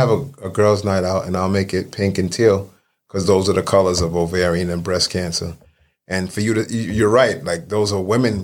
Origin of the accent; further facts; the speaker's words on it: Brooklyn, New York, United States; born and raised in Brooklyn, New York, East Flatbush / Canarsie section. Parents from Barbados and Trinidad, but I was raised in Brooklyn.